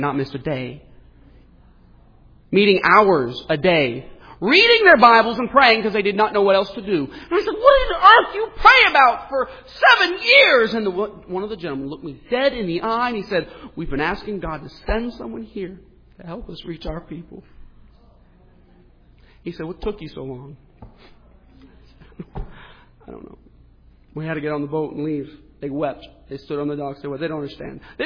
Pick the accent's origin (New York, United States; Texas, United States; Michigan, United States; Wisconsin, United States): Texas, United States; I'm an American and I'm a Texan, so I don't do anything delicately.